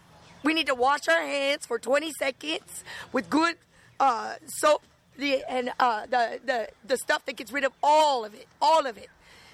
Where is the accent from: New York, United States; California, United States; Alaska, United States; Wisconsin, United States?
California, United States; San Diego; I'm from San Diego.